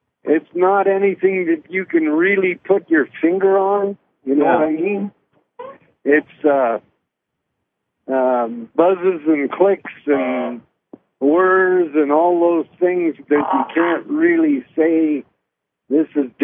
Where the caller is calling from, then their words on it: Idaho, United States; I'm in Idaho.